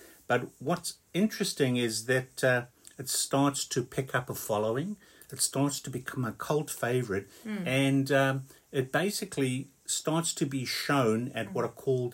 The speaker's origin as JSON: {"language": "English", "country": "South Africa", "tie": "born or raised there", "said": "if I think of when I was 10 years old, the thinkings of some people, I mean, growing up in South Africa, it was very conservative"}